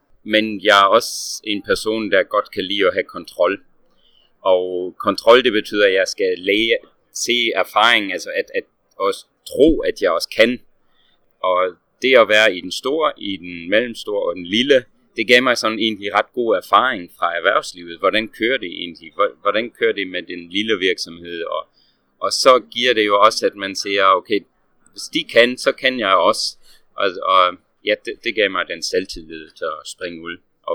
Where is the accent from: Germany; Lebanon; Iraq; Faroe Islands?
Germany; Danish is a second language; moved away; also born or lived in Belgium / France / Peru / Colombia; Jeg kalder mig selv for europæer. Jeg er godt nok tysker, men har boet det meste af mit liv i udlandet. Sidste gang jeg boede i Tyskland var 32 år siden. Så mine forældre de bor i Belgien. Jeg gik til Europaskolen. Boede halvandet år i Frankrig